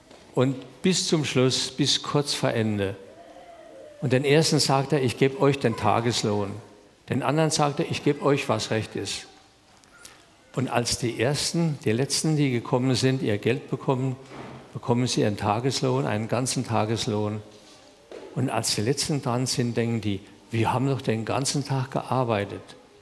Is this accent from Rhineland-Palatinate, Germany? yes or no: yes; Rhineland-Palatinate, Germany; ich komme aus der Pfalz. Mein Vater hat auch Vineyard gehabt und wir haben diese Vineyard bearbeitet. Ich durfte als Kind manchmal mit.